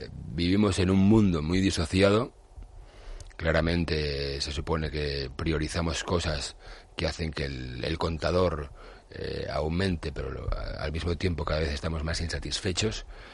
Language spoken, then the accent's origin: Spanish; Galicia, Spain; en mi tierra, en Galicia